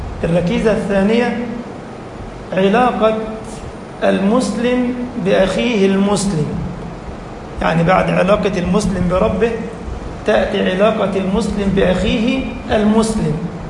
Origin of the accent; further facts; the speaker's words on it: Egypt; اجعل بلدنا مصر أمنا أمانا، سخاء رخاء، وسائر بلاد المسلمين